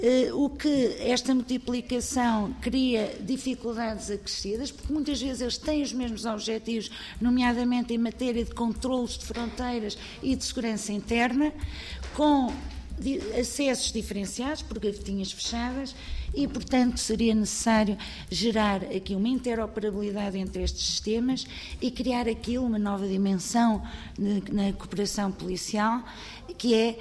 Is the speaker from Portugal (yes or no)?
yes; Portugal; nós, portugueses